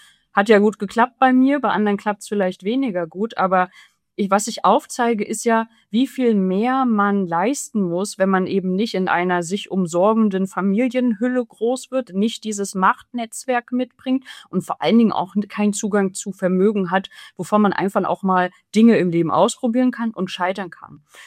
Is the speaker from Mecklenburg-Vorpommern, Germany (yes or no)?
yes; Rostock, Mecklenburg-Vorpommern, Germany; es war in den 90ern, in denen ich groß geworden bin in Rostock-Spalen